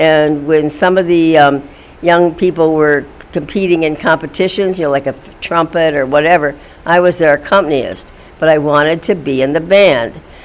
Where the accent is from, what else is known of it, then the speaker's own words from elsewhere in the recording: Blooming Prairie, Minnesota, United States; born there; I was born in Minnesota, in a small town called Blooming Prairie. I was born in February of 1944